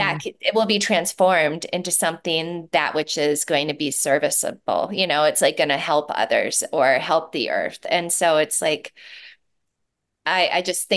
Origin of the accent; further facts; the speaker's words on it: Delano, Minnesota, United States; I grew up in a little town west of Minneapolis.